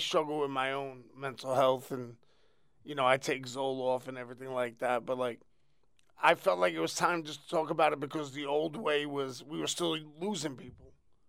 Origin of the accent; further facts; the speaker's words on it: New York, United States; Like, I grew up during that time period and, you know, growing up in New York during that, you know, 90s hip-hop era, like, that was your life, hip-hop.